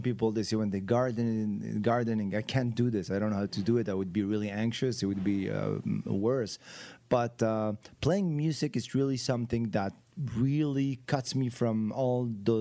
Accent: Morocco; I grew up in Morocco. I wanted to be a jazz musician.

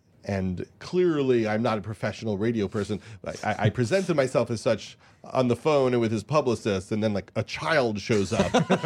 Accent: Long Island, New York, United States; He was just a nice guy from Long Island. I was from Long Island.

